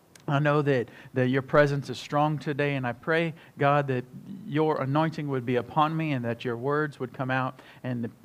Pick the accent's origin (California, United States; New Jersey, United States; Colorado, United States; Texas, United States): Texas, United States; Killeen; I'm from Killeen. I was born in the Temple Hospital. I've been here all 39 years of my life that I wasn't in school learning. So this is my home.